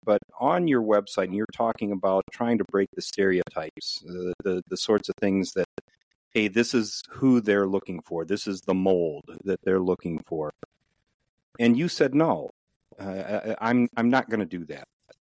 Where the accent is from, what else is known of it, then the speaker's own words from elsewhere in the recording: Grand Ledge, Michigan, United States; I grew up in Grand Ledge, Michigan. And we were the farmers.